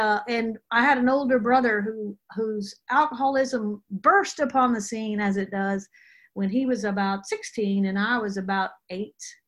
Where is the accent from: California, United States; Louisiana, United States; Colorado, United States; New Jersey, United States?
Louisiana, United States; I come from Louisiana. I come from good people. My parents were good people.